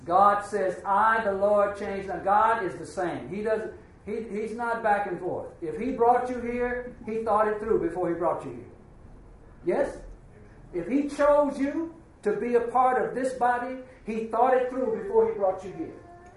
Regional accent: Missouri, United States; So, I'm from Missouri, show me, right?

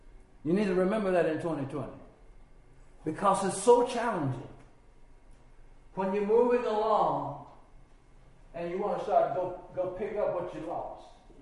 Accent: Arkansas, United States; now in St. Louis, United States; I'm only from Arkansas, so I ain't traveling a lot. But I come to St. Louis

